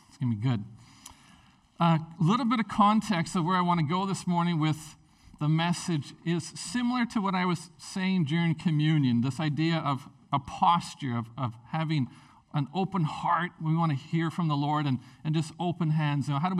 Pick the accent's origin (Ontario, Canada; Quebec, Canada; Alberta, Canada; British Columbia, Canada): British Columbia, Canada; Prince Rupert; Like, I'm a teenager from Prince Rupert.